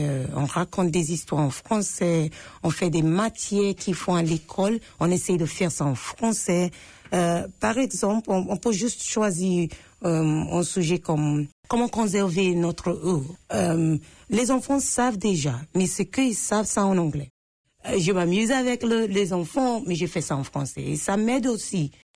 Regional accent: Nigeria; born there; French is a second language; je suis née au Nigeria

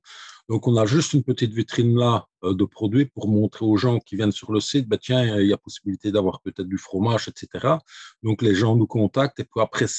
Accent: Belgium; je viens d'une petite région rurale en Belgique, et puis où il y avait beaucoup de fermes, d'agriculture, des petites connexions, les gens qui se connaissaient depuis longtemps. Bon, moi, j'ai vécu dans ce village-là jusqu'à mes 35 ans.

